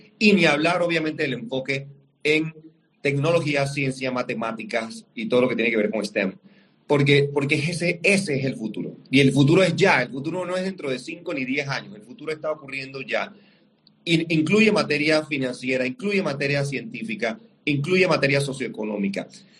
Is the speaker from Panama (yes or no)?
yes; Panama; que tenemos que enfrentar como panameños, no con modelos copiados.